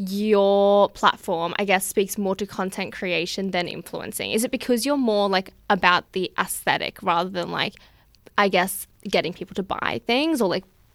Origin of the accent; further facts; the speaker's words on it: Gold Coast, Queensland, Australia; I have to say I have dissed Brisbane in the past, but I'm only from the Gold Coast.